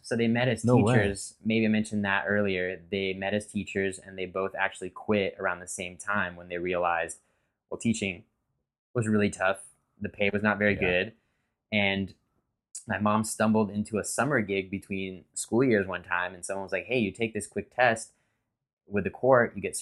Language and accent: English; Los Angeles, California, United States; So, I mean, I was born in Highland Park area. I spent my adolescence because of the split between there and the West Valley. And I really didn't like L.A. growing up.